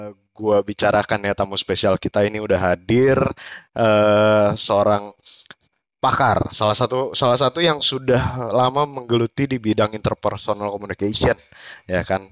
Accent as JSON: {"language": "Indonesian", "town": "Tangerang", "region": "Banten", "country": "Indonesia", "said": "gua ini dari Tangerang"}